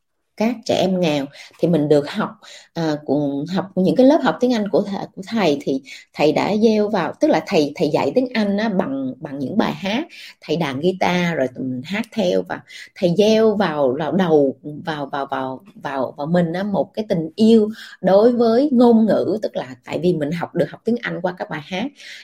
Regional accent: Bac Lieu, Vietnam; tức là mình sinh ra Việt Nam, mình lớn lên Việt Nam, và hồi trước mình lớn lên ở miền quê, tức là mình lớn lên ở Bạc Liêu

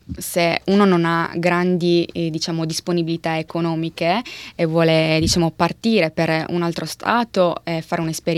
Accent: Cagliari, Sardinia, Italy; Precisamente arrivo da Cagliari.

